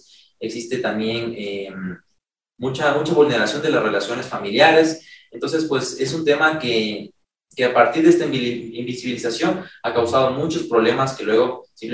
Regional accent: Ecuador; las prioridades que nosotros teníamos como sociedad ecuatoriana cambiaron completamente

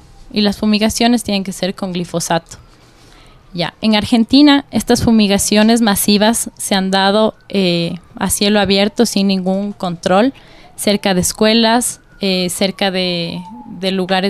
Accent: Bolívar, Ecuador; porque yo nací en una zona agrícola, vengo de la provincia de Bolívar

